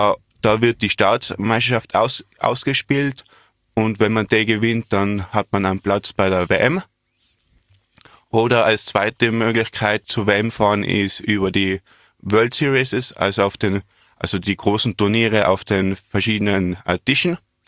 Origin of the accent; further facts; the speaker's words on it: Austria; hat man da vielleicht als Österreicher schon ein bisschen den Anschluss verloren